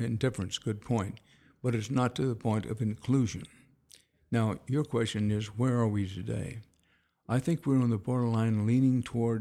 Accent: Houston, Texas, United States; also born or lived in Wharton; growing up in I was born in Wharton, growing up in Houston

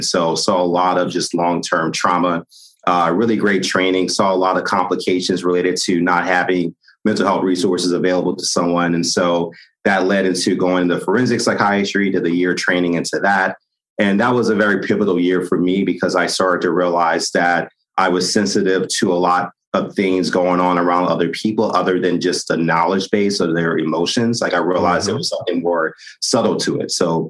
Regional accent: New Orleans, Louisiana, United States; I mean, I grew up in New Orleans, a very vibrant Black city full of a lot of culture. But in the South, it's a small city, so you know people going through different stuff.

